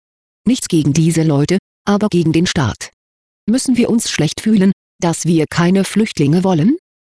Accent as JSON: {"language": "German", "country": "Switzerland", "said": "ich bin Schweizer"}